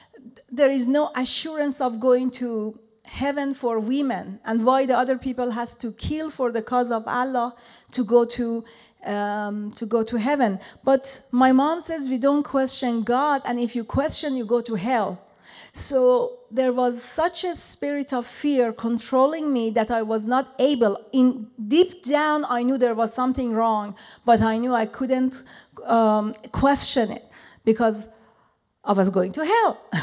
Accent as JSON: {"language": "English", "country": "Iran", "tie": "born or raised there", "said": "I grew up in Iran as a former Shia Muslim, I was a very devout Muslim"}